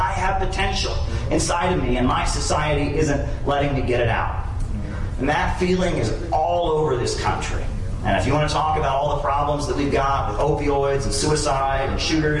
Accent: Orrville, Ohio, United States; I'm from Orrville, Ohio.

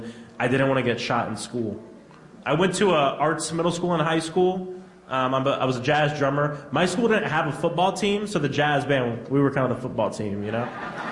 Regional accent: Orlando, Florida, United States; I was raised in South Orlando. It's kind of like the white suburbs of Orlando.

